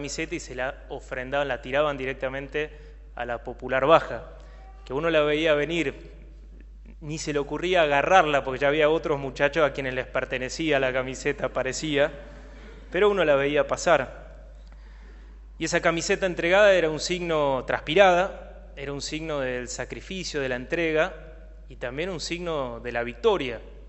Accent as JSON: {"language": "Spanish", "region": "Buenos Aires", "country": "Argentina", "said": "yo soy de Buenos Aires, en esa época frecuentaba la Bombonera"}